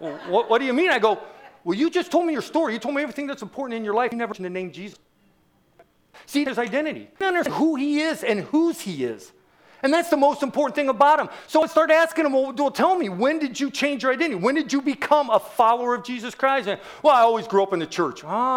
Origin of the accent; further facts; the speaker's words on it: Tallmadge, Ohio, United States; Because many of you know, I grew up in Talmadge.